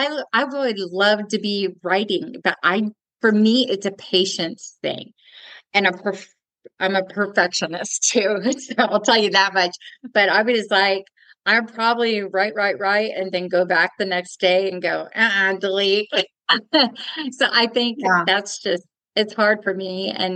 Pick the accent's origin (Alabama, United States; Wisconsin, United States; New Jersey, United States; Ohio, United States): New Jersey, United States; born there; also born or lived in Texas; And I was born in New Jersey, then coming to Texas, everybody's like, you have to learn Spanish.